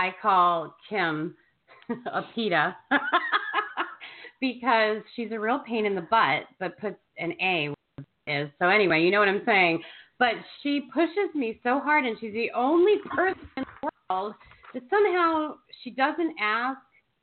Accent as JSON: {"language": "English", "region": "the South", "country": "United States", "said": "I'm a Southerner. We stab people in the back really easy and smile."}